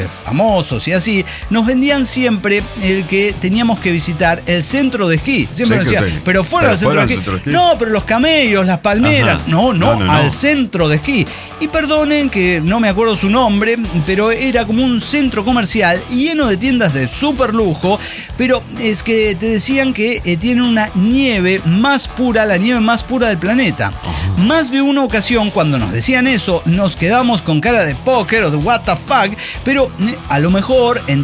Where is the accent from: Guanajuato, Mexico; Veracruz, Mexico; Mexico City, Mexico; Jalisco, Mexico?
Mexico City, Mexico; la mitad somos chilangos, la otra tapatíos